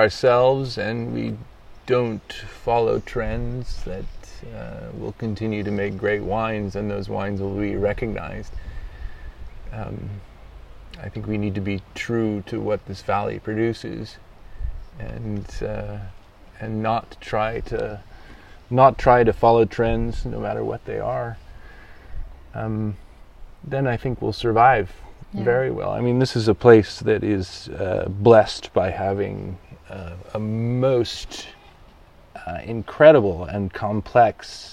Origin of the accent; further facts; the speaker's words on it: United States; And he immediately clocked my accent and said, "You are English?" And I said, no, I'm American.